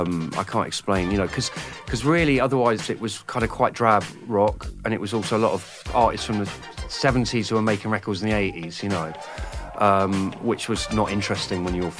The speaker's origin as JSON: {"language": "English", "region": "England", "country": "United Kingdom", "tie": "born or raised there", "said": "especially growing up in England, which was, I always think that growing up in England in the late 70s, early 80s was like black and white."}